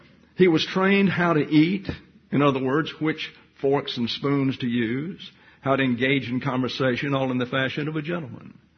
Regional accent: the South, United States; because I am from the South

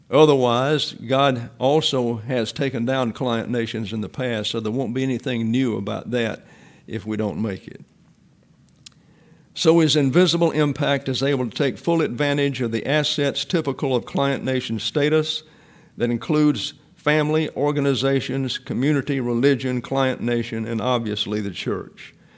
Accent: the South, United States; I knew nothing about Catholicism because I'm from the South and didn't have many down there.

